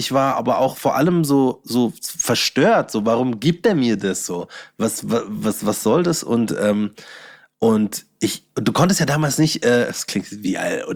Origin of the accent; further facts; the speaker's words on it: Bavaria, Germany; ich bin ein Bayer